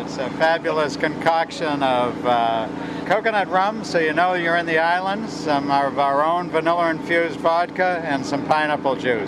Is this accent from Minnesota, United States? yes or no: no; Boston, Massachusetts, United States; I grew up in Boston, but when I saw the color of the water down here, I just fell in love with the place.